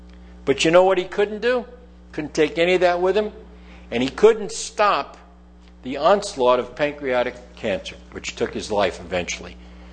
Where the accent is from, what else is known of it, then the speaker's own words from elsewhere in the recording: Wilder, United States; when I was a young man growing up in Wilder